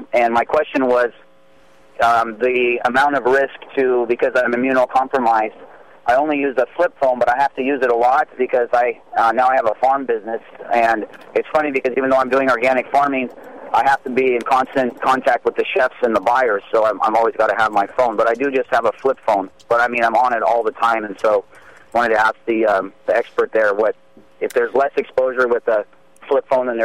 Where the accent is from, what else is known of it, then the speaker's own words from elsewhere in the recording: California, United States; when I was raised up in Siskiyou County, there by Mount Shasta